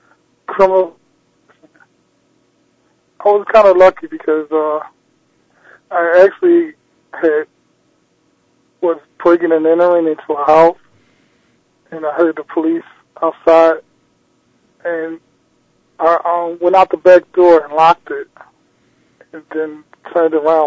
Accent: Philadelphia, Pennsylvania, United States; Yes, I am. I'm from Philadelphia.

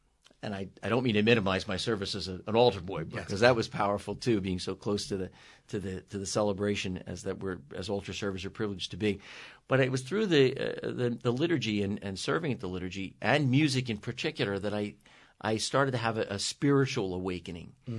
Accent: North Wales, Pennsylvania, United States; also born or lived in Ambler; But I grew up in the Archdiocese. I was born in 1960, and my family was living in Ambler at the time, at St. Joseph's in Ambler, and where I was baptized. And then we later moved to St. Rose of Lima in North Wales.

